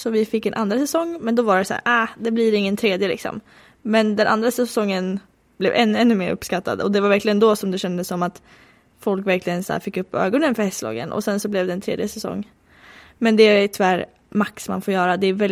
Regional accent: Sweden; För jag lämnar min relation hemma i Sverige, om man säger så.

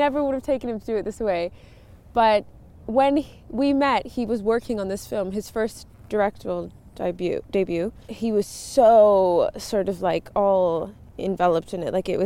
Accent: Montreal, Quebec, Canada; born there; I was born in Montreal

